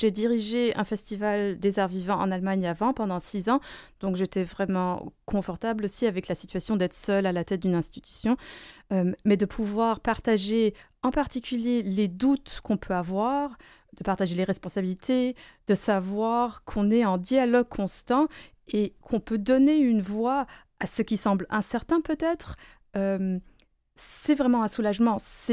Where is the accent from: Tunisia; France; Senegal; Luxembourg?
Luxembourg; moi, je viens de Luxembourg.